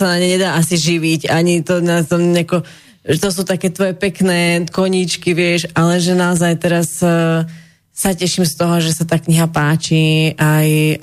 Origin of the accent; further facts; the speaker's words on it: Šaľa, Nitra Region, Slovakia; Narodila som sa v Šali, Takže ja som šalianka, šalená.